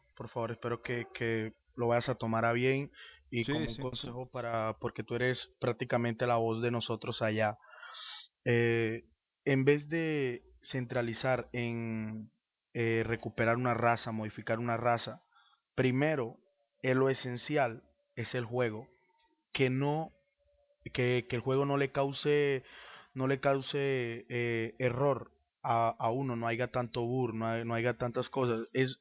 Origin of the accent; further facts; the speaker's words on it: Colombia; Soy de Colombia